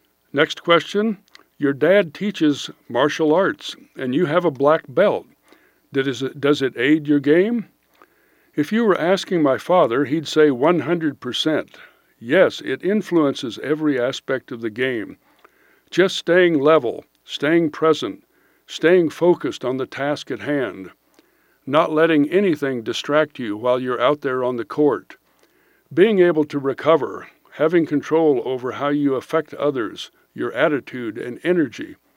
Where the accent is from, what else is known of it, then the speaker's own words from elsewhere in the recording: Washington, United States; I came from Washington State, and I never knew how much I was affected by the sun until I got here.